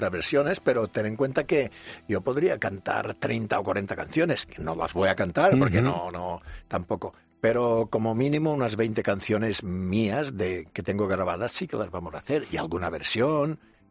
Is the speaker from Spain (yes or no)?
yes; Balearic Islands, Spain; soy mallorquín, soy de Mallorca, y todos los isleños, la gran mayoría, nos tira demasiado la tierra.